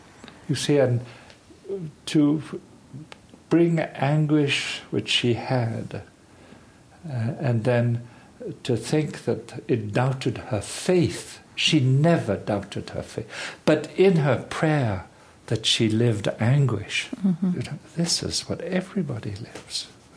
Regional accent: Canada; being Canadian and my father being there

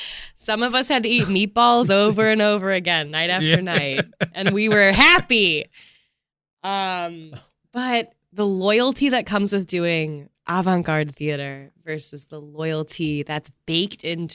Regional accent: Chicago, Illinois, United States; We're from Chicago.

